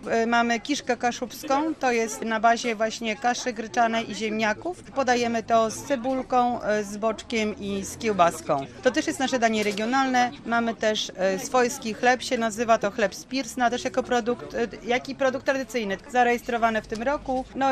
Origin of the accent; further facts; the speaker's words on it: Podwierzyca, Pomeranian Voivodeship, Poland; first language Kashubian; W domu, w rodzinie naszej najbliższej z braćmi właśnie mówimy po kaszubsku. Jesteśmy z takiej małej wsi, z Podwierzycy, gdzie właściwie wszyscy mówią po kaszubsku. Jest to rdzenna ludność kaszubska, która tam mieszkała od zawsze.